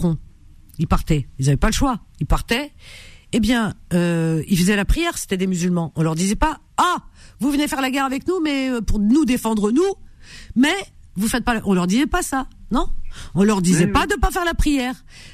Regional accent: France; On vit en France, heureusement. On est Français.

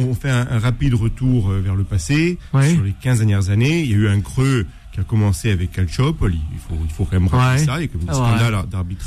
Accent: Corsica, France; je suis Corse

